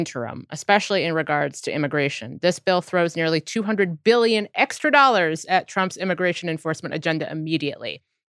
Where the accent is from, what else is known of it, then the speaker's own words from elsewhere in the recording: Ohio, United States; I grew up in Ohio, conservative state, conservative region.